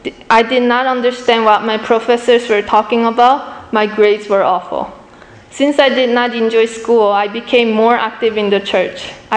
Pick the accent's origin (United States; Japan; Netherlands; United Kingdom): Japan; also born or lived in Seoul, Korea; I was born in Seoul, Korea, and when I was four years old, our family moved to Japan.